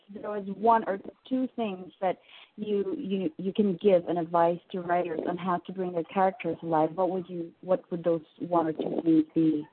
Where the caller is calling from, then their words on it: Vancouver, British Columbia, Canada; I live in Canada in Vancouver.